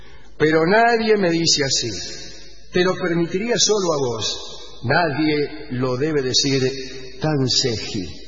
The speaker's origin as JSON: {"language": "Spanish", "town": "Carmelo", "region": "Colonia", "country": "Uruguay", "said": "Soy de Carmelo, pero sí, soy de Carmelo."}